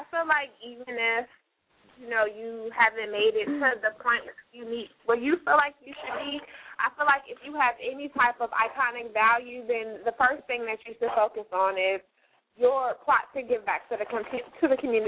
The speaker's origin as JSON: {"language": "English", "town": "Chicago", "region": "Illinois", "country": "United States", "said": "Yes, because I'm from Chicago, and when I came down here, I'm not going to tell you how long I've been down here"}